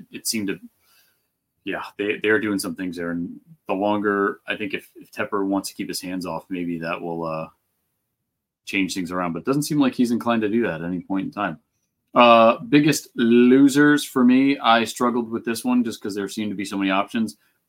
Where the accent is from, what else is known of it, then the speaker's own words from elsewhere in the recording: New England, United States; Growing up in New England and trapped by their success, which is obviously no longer a thing.